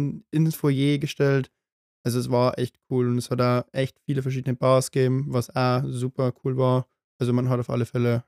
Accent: Passau, Bavaria, Germany; ich komme aus Passau, ich habe in Passau mein Abitur gemacht.

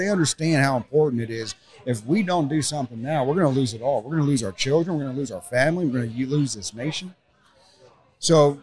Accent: San Antonio, Texas, United States; You know, I was born and raised in San Antonio. I'm an Alamo boy. I got friends and family down there.

